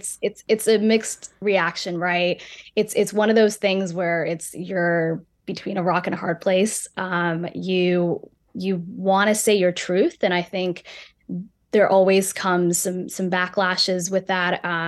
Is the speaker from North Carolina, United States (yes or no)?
yes; North Carolina, United States; I'm Ethiopian, and I also mentioned that I'm also from North Carolina, so I have this cultural mix of having Southern traditions, but also coming from this beautiful ethnic culture